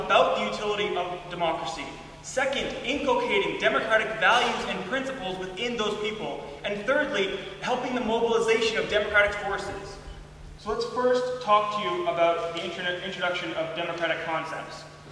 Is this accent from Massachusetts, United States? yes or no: yes; Boston, Massachusetts, United States; I grew up in Boston, and there's something you learn in Boston, and that's you can't trust Harvard types at all.